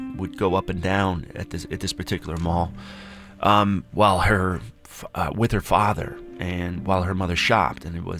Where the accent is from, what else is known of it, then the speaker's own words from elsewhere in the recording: Cleveland, Ohio, United States; I grew up in Cleveland.